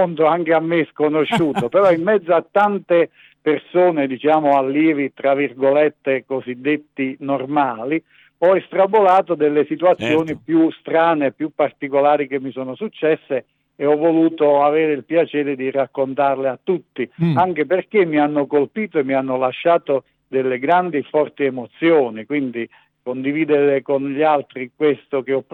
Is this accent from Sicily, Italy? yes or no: no; Basilicata, Italy; io sono della Basilicata